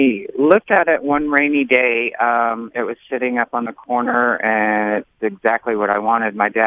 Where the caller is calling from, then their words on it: Scottsdale, Arizona, United States; I'm calling from South Scottsdale.